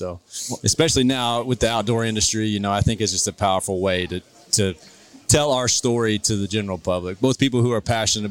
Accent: Kilgore, Texas, United States; now in Fayetteville, United States; I am, yes, sir. Born and raised. I was born in Kilgore, Texas.

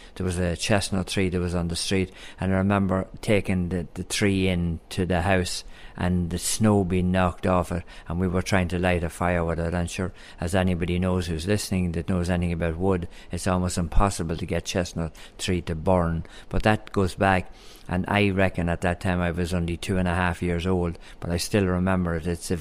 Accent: Leinster, Ireland; I'm a country fella. So, I mean, my biggest thing, I suppose, is the fact that I'm from Louth. I'm from the wee county. And overall, when you say it, and I mean, anybody listens to me in the world will know exactly I'm Irish.

